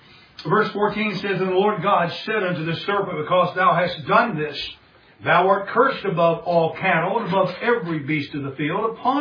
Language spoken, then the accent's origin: English; Florida, United States; I grew up in Southwest Florida, and we had these things called sand spurs.